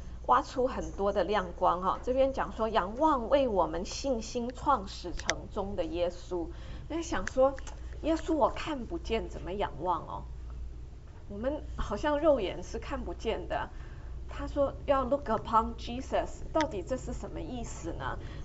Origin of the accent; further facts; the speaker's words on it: Taiwan; also born or lived in San Francisco; 那他是从中国大陆来，我从台湾来，然后我们背景非常的不相似